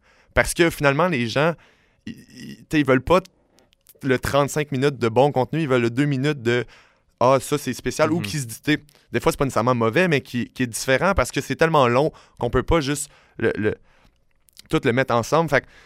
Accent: Quebec, Canada; pour mon Québec, parce que je suis Québécois

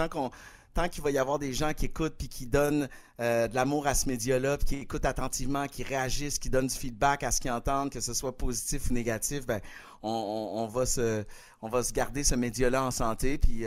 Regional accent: Quebec City, Quebec, Canada; je vis dans la maison où j'ai grandi à Québec, j'ai racheté la maison de mes parents. Puis à Montréal, je vis au Novia, en fait, à Longueuil

